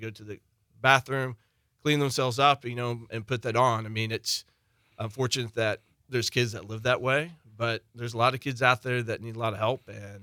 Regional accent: Missouri, United States; I'm originally from Missouri.

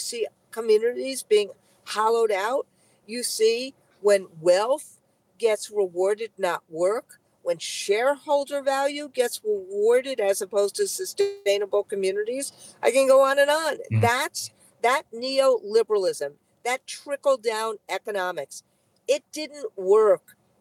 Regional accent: United States; I am very proud to be an American. I love being an American. I am a patriotic American.

